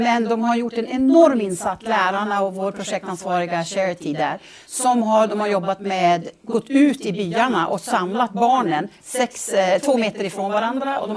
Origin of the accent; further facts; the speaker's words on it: United States; Jag kommer från USA där det har varit väldigt restriktivt i vissa ställen